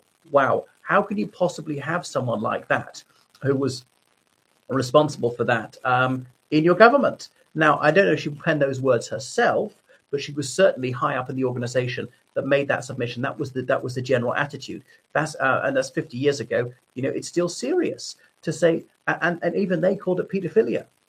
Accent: Ireland; from Ireland.

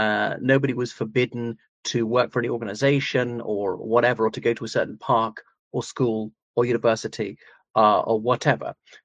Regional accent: Cork, Munster, Ireland; Of course, you could be both. I'm both. Even though I'm not from Northern Ireland, I'm from Cork, and so on.

